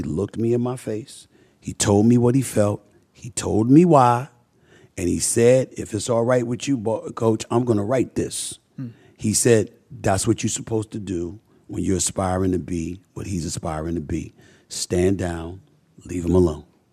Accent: Queens, New York, United States; I'm from Hollis, Queens.

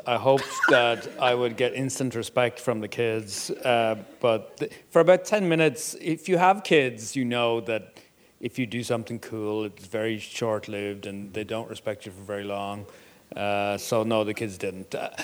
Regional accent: Ireland; accent: Irish; Can you understand my Irish accent?

